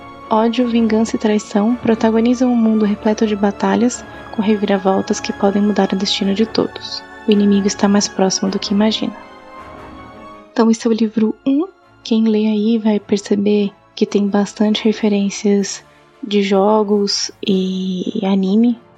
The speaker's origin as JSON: {"language": "Portuguese", "region": "São Paulo", "country": "Brazil", "lives_now": "Brasília, Brazil", "said": "Eu sou escritora de literatura fantástica. Sou de São Paulo, mas atualmente moro em Brasília."}